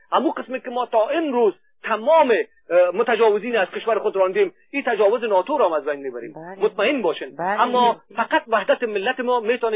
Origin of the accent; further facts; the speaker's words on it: Afghanistan; first language Dari; من خودم زبان مادریم دری است